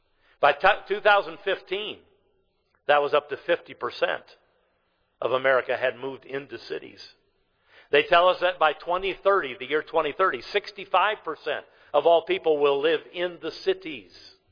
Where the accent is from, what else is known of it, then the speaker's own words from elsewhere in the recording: Livonia, Michigan, United States; I was raised in Livonia, right outside of Detroit. Back then in the 1970s, it was 100,000 people.